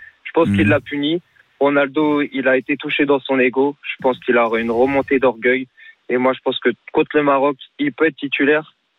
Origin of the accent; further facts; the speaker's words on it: Portugal; Moi, je suis portugais, ça serait mon rêve.